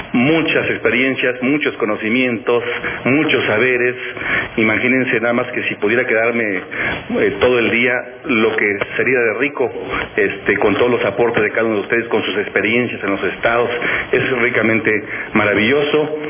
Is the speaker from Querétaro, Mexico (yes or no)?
no; Chiapas, Mexico; first language Tzeltal; Spanish is a second language; les he dicho en mi lengua madre, que es la lengua maya tzeltal de Chiapas